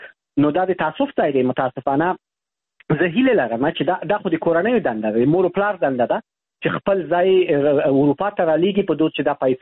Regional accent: Afghanistan; moved away; زه د افغانستان یم.

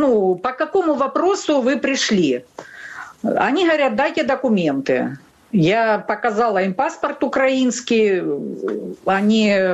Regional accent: Krasnodar Krai, Russia; now in Luhansk Oblast, Ukraine; як я по народженню росіянка, я сама з Кубані. Я з 83-го року проживаю в Україні, в Луганській області.

